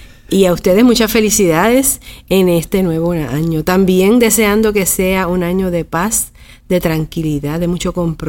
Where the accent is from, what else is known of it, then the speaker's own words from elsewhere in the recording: Humacao, Puerto Rico; yo soy de Humacao, estudié aquí, conozco todos los recovecos de este recinto, trabajo aquí hace más de 20 años